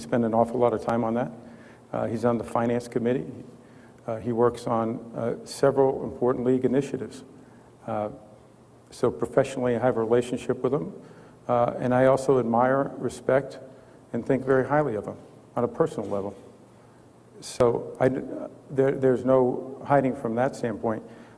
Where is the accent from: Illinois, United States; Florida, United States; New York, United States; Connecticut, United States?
New York, United States; I'm from Western New York. I love Ralph Wilson Stadium